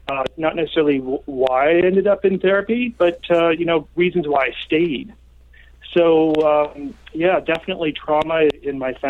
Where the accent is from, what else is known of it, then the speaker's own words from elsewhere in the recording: Vancouver, British Columbia, Canada; Yes, born and raised.